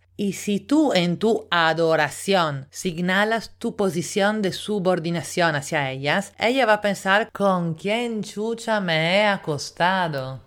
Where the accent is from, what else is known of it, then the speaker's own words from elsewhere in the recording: Italy; Spanish is a second language; now in Lima, Peru; italiana en Lima